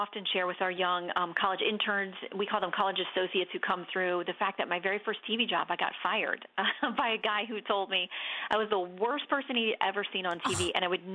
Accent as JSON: {"language": "English", "region": "Florida", "country": "United States", "tie": "born or raised there", "said": "I'm born and bred in Florida."}